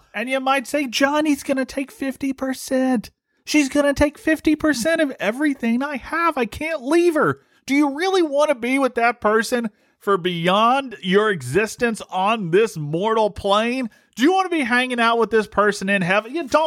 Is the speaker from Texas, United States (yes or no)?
no; Ohio, United States; they would discover that I'm actually from Ohio.